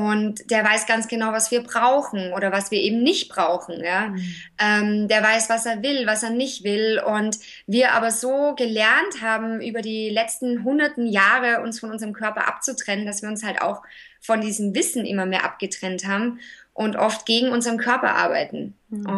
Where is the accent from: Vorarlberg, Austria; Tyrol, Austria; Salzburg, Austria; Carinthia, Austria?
Salzburg, Austria; moved away as an adult; now in Berlin, Germany; ich bin ursprünglich aus Österreich, aus dem schönen Salzburg, und vor 7 Jahren nach Berlin gekommen und arbeite und lebe seit 7 Jahren in Berlin.